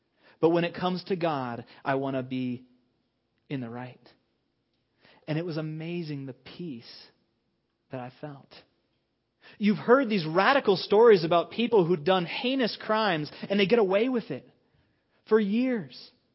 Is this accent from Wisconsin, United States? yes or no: no; Estes Park, Colorado, United States; I grew up in Estes Park, which is similar to here, where there's, you know, it's like 25 miles per hour, and you could be going 40 or 50.